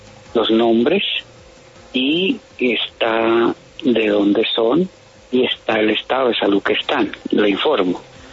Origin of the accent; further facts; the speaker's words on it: Colombia; porque todos somos colombianos, todos los dolores son iguales